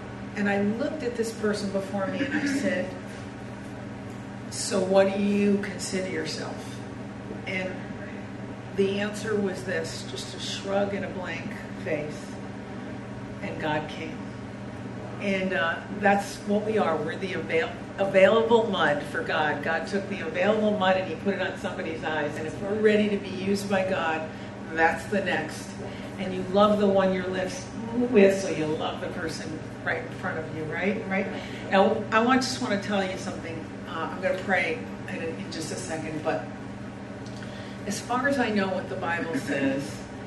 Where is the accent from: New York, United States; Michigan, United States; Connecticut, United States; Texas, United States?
Connecticut, United States; I'm from Connecticut and New England, and it's cold there right now.